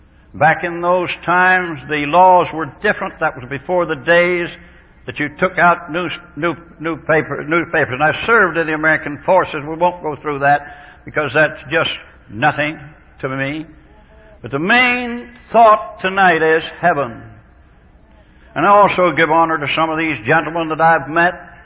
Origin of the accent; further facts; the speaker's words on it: England, United Kingdom; born there; My mother was born in Virginia, my father in England. I was born in England.